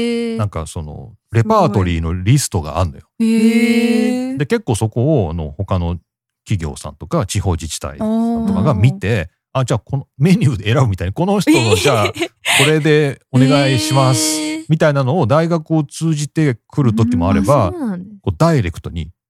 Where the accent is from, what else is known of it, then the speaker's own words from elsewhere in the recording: Nagoya, Aichi, Japan; born there; 僕も、まあ、名古屋の生まれではあるんですけど、